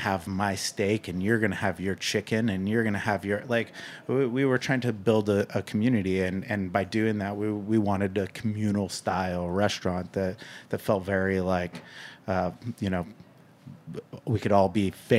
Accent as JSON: {"language": "English", "town": "Napa", "region": "California", "country": "United States", "tie": "born or raised there", "said": "growing up in Napa was much different. I'm 40 years old. So Napa was very different when I was a child. It was very rural and it was really small. So I grew up in a very small town, a small town environment."}